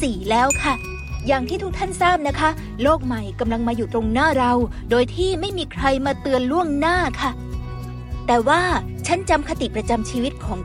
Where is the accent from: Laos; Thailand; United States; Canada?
United States; ฉันเติบโตที่อเมริกาตั้งแต่อายุ7ขวบค่ะได้พบกับอโทมี่ที่ซีแอตเทิลแล้วก็ได้ย้ายไปที่เดนเวอร์